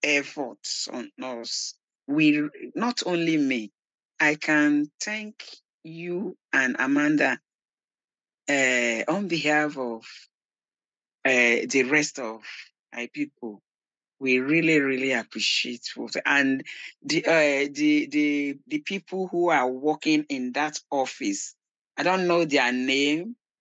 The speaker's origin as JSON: {"language": "English", "country": "Nigeria", "moved": "yes", "lives_now": "United Kingdom", "said": "I'm from Nigeria. I'm Yoruba from Western Nigeria. I came to UK"}